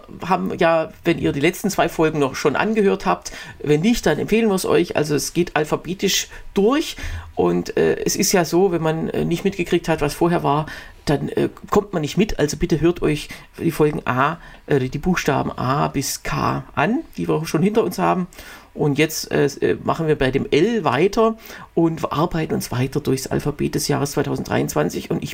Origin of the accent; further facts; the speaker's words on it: Berlin, Germany; Ich bin ja aus Berlin